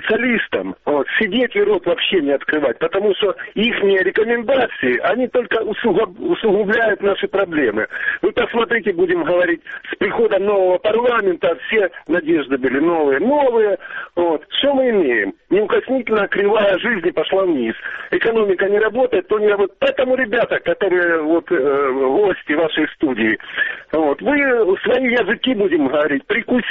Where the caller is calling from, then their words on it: Diivka, Donetsk Oblast, Ukraine; Діївка, Донецька область.